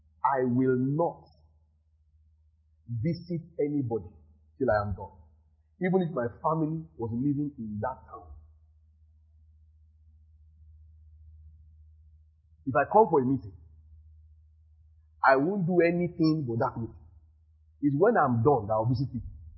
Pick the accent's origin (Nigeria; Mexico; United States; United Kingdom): Nigeria; English is a second language; moved away as an adult; So I said, how would I come all the way from Nigeria? And the first thing you will do with your life is to sleep.